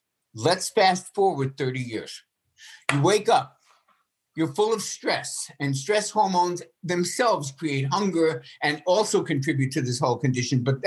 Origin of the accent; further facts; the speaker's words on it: New York, United States; I grew up in New York. And if you've ever been in New York, you know the noise level is insane.